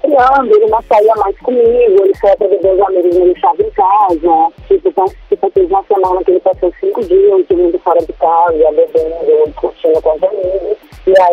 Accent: Aracaju, Sergipe, Brazil; Eu sou de Aracaju.

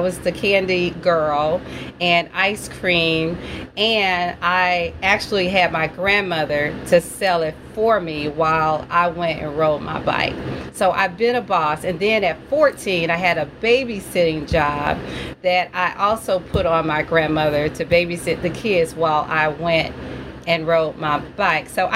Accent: East St. Louis, Illinois, United States; I grew up in East St. Louis. I grew up in Parkside, over on the east side.

